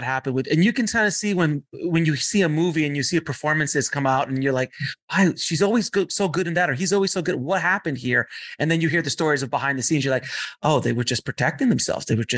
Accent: East Coast, United States; Because I'm an East Coaster as well.

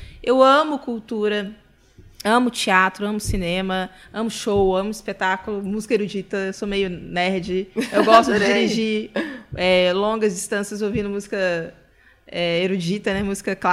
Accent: Bahia, Brazil; Amo também o mar, amo a Bahia. Fui criada na Bahia, amo Angra.

